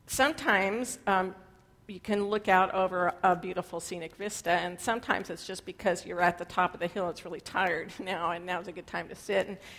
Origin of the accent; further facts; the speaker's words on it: Redding, California, United States; I grew up in Reading, and in the summertime it's pretty toasty. It's even more toasty than Fresno, actually.